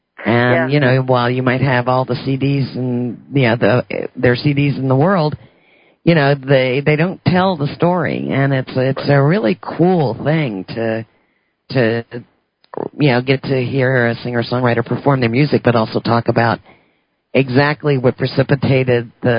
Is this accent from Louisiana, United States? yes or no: yes; New Orleans, Louisiana, United States; now in Houston, United States; I grew up in New Orleans. My parents were born in Chicago, and I moved to Houston.